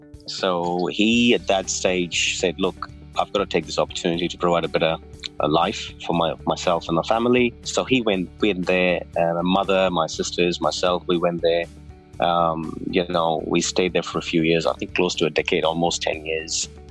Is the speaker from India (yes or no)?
yes; India; Originally, I come from India, and I'm in IT.